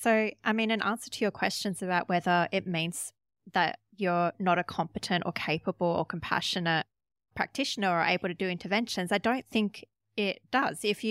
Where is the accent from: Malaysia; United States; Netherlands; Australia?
Australia; first language English; as a native English speaker who has grown up in Australia, English is my first language